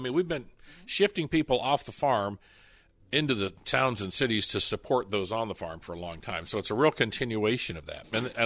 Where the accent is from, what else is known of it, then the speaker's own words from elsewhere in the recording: Illinois, United States; also born or lived in Lafayette / West Lafayette / Naperville; I'm from Central Illinois originally. My people farmed along the Indiana-Illinois state line.